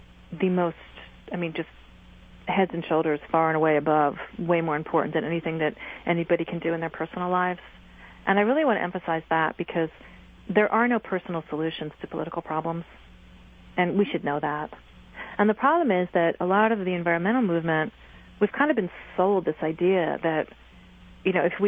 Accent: East Coast, United States; I'm from the East Coast, so I can do this.

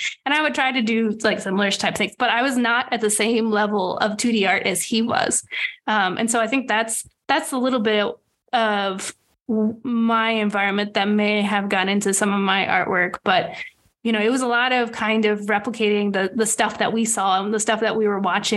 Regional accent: Virginia, United States; Yeah, I grew up in Northern Virginia near Washington, D.C.

